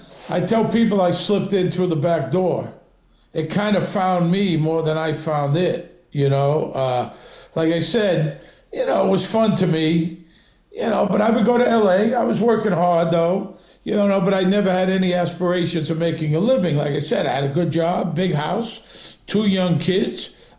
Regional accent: Brooklyn, New York, United States; Well, I'm from Brooklyn, and I graduated Brooklyn College.

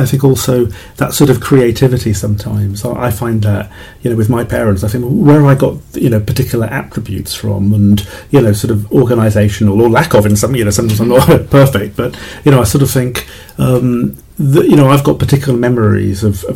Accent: Cardiff, Wales, United Kingdom; I was from Cardiff and we had to study Welsh

